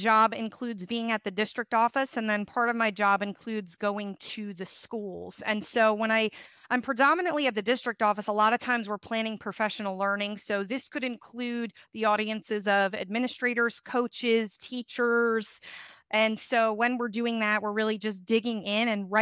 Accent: Georgia, United States; also born or lived in New York; I am originally born in New York, and I moved during my younger years to Georgia. And I grew up in Georgia

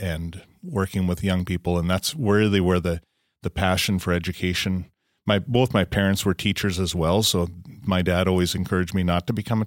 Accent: Fordville, United States; the church I grew up in Fordville, called and wondered if I'd come and be their interim pastor.

